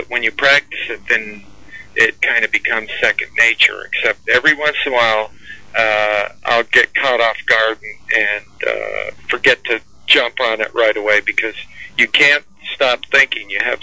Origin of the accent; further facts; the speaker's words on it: Arizona, United States; now in Connecticut, United States; I'm from Arizona.